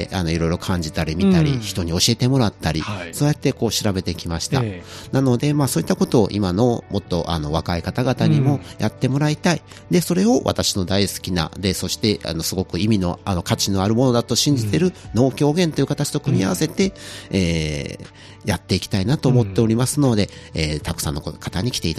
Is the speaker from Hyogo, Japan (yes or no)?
yes; Sanda, Hyogo, Japan; 私自身サンダで育ってはいるんですけれど、うん、まあ、親が実は、サンダではないところから引っ越してきた人で